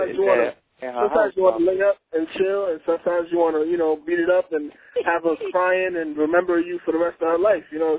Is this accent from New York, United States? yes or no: yes; Harlem, New York, United States; I'm from Harlem. I'm born and raised in Harlem.